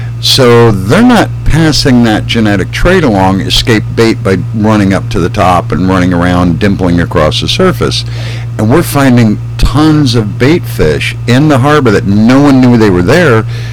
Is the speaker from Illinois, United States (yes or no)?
yes; Illinois, United States; born there; because I was born in Illinois.